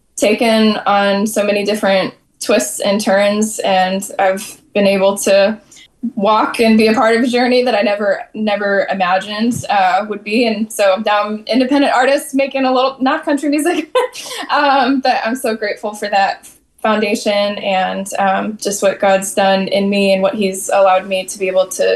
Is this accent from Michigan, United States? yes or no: yes; Michigan, United States; My background, I'm from the United States. I'm from the Midwest, so kind of outside of Detroit, Michigan, and grew up in a Christian home, grew up in the church.